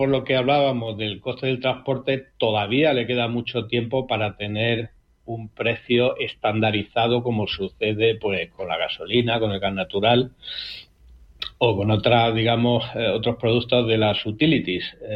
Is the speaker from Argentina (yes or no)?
no; Andalusia, Spain; now in Madrid, Spain; yo que soy andaluz, residente en Madrid